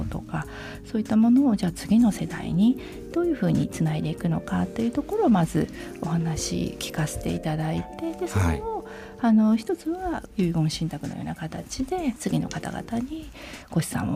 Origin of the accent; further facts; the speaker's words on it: Kitakyushu, Fukuoka, Japan; moved away as an adult; 出身は福岡県の北九州市です